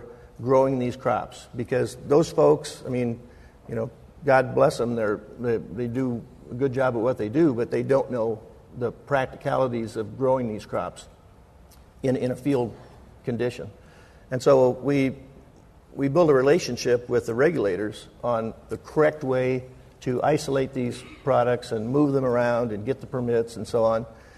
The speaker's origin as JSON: {"language": "English", "region": "Iowa", "country": "United States", "said": "we're from Iowa, and we understand corn"}